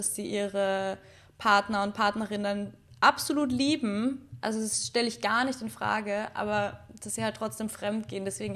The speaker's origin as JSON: {"language": "German", "country": "Austria", "said": "ich komme auch aus Österreich, und da habe ich in so einem Café gearbeitet"}